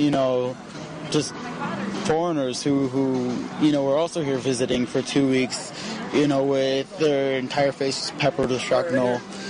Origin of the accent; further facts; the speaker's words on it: Southern US, United States; But also, I'm from the South, so, you know, I was raised shooting.